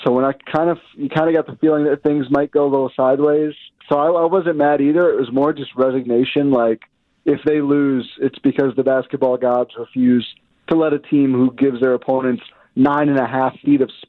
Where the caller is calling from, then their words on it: Oshkosh, Wisconsin, United States; I'm calling in from Oshkosh, so I will mildly say that some of the antics, especially late in the game